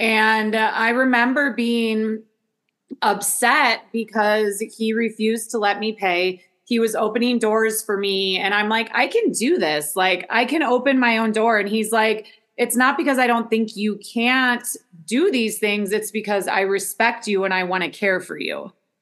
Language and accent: English; Milwaukee, Wisconsin, United States; And all of this thinking that I grew up with in Milwaukee